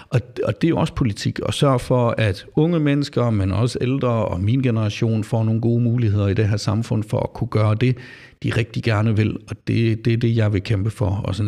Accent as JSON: {"language": "Danish", "town": "Flensburg", "region": "Schleswig-Holstein", "country": "Germany", "tie": "born or raised there", "said": "jeg er opvokset i Flensburg Weiche i Sporskifte"}